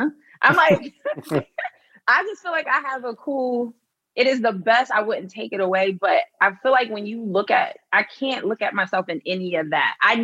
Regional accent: Philadelphia, Pennsylvania, United States; I'm from Philly. They will boo the shit out of you real quick.

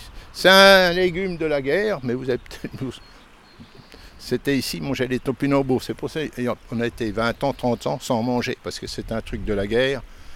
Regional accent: Besançon, Bourgogne-Franche-Comté, France; Oh non, je ne suis pas d'ici, je suis de Besançon.

